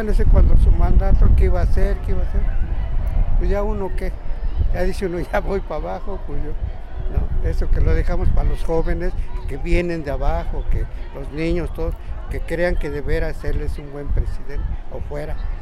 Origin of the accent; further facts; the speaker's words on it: Mexico City, Mexico; Yo de aquí, yo soy de aquí del DF.